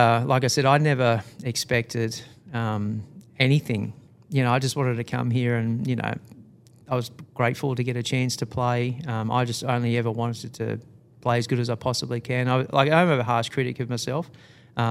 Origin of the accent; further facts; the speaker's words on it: Australia; Like my home course, in my home state, Lake Caron, that's our premier championship layout.